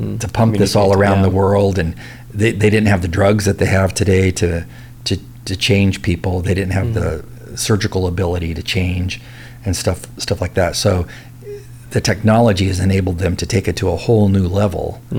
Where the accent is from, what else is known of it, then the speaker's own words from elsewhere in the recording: California, United States; What's impacting even mathematics, like in my home state of California?